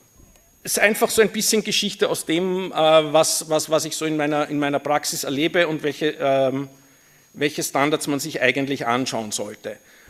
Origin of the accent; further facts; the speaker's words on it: Vienna, Austria; accent: Viennese; Ich spreche Wienerisch, falls es unverständlich sein sollte, bitte irgendwie bemerkbar machen